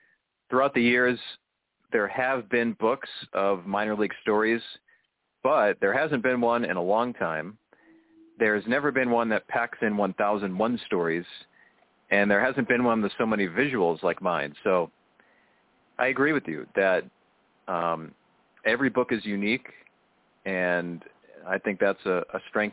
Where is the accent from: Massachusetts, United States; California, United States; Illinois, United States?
Massachusetts, United States; I grew up in Massachusetts, so just having a chance to go to Idaho and then Alabama